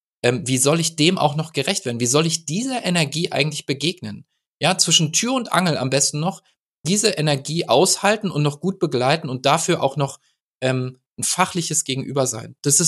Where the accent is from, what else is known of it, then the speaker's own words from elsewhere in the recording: West Germany, Germany; ich bin in Westdeutschland groß geworden